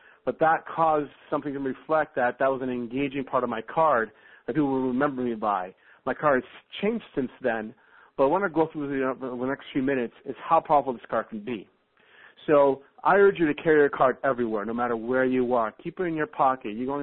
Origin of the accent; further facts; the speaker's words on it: Toronto, Ontario, Canada; I'm here from Toronto, Ontario.